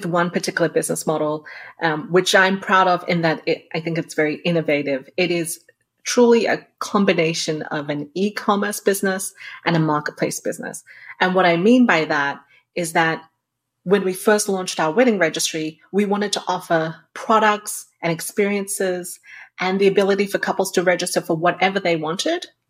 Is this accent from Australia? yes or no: yes; Australia; You're growing up in Australia. It's a very remote country in that it's literally on the other side of the world.